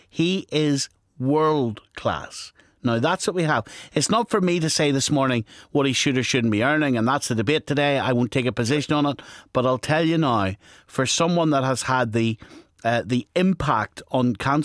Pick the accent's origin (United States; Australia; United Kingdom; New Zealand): United Kingdom; Northern Ireland; I grew up in Westway Gardens, not too far away from the Ballygamartin Road, which is about a mile above the Woodville Road, which isn't too far away from the Shankill Road, okay?